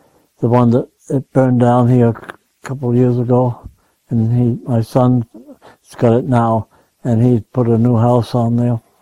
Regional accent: South Burlington, Vermont, United States; born there; I was born in South Burlington.

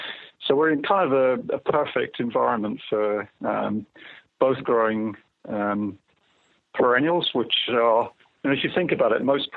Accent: United Kingdom; moved away as an adult; now in Norway; I grew up in the UK. I'm still British. I moved to Norway in 1981 to work. And so that was 38 years ago now.

